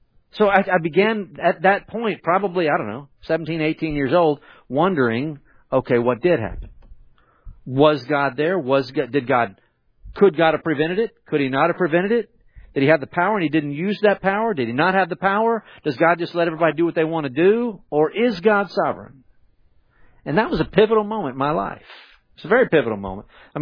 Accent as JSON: {"language": "English", "town": "Conroe", "region": "Texas", "country": "United States", "tie": "born or raised there", "said": "I grew up in Conroe. It was a young boy. I knew his family. His mom and dad went to our church, First Baptist Church of Conroe in Texas, just north of Houston here."}